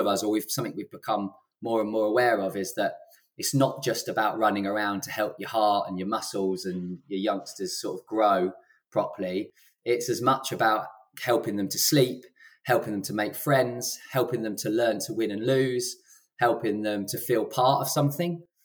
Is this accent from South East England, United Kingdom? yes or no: no; Harpenden, East of England, United Kingdom; And actually played for the club when I was a youngster as well, growing up in Harpenden.